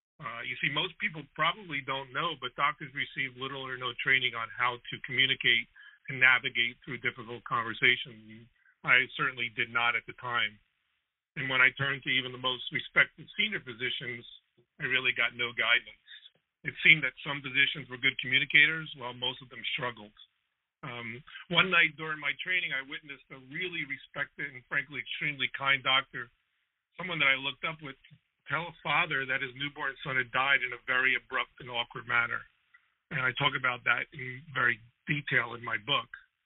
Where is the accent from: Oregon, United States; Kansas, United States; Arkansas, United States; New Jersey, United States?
New Jersey, United States; now in Orlando, United States; I'm originally from New Jersey. I did my training in Philadelphia, and now I practice here in beautiful Orlando for the last 6 years.